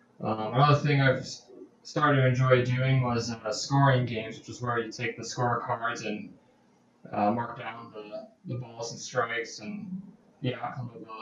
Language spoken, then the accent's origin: English; Brookfield, Wisconsin, United States; I'm from Brookfield, Wisconsin.